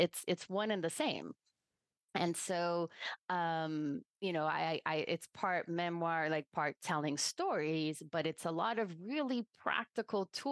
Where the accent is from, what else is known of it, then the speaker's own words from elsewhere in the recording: Brazil; I grew up in Brazil, and my parents are from Cuba, and they were very conservative Catholics